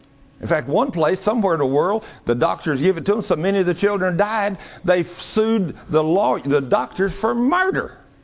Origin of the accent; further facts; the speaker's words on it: United States; I'm a legal citizen. I'm an American citizen of the United States, and I have paid my taxes all these years.